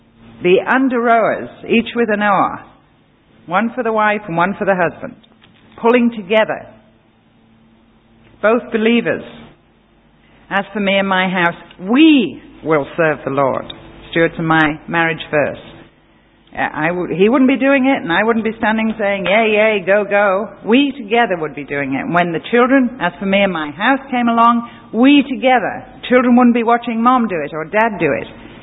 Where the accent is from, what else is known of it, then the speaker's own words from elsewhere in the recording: England, United Kingdom; I'm an English lady and the Englishman's home is his castle in a way that doesn't pertain anywhere else in the world.